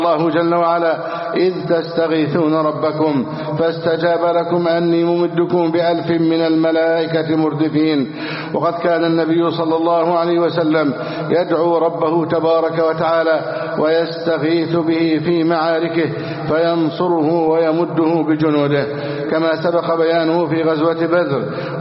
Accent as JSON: {"language": "Arabic", "country": "Egypt", "said": "اللهم احفظ بلدنا مصر أمنا أمانا"}